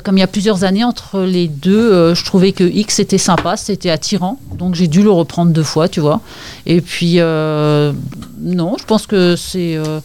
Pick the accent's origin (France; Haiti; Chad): France; Concarneau, Brittany; born there; Ah, parce que je suis née ici, je suis née à Concarneau dans le Finistère.